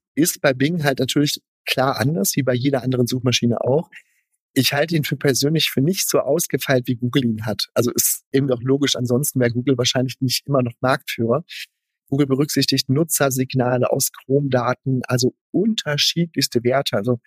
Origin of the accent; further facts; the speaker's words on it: North Rhine-Westphalia, Germany; Ich bin Ostwestfale